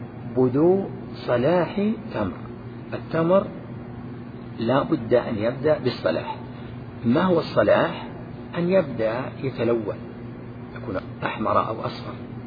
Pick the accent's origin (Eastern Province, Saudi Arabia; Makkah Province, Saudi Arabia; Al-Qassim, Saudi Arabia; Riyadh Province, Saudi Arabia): Riyadh Province, Saudi Arabia; مثلا الصاع عندنا في نجد يزيد على صاع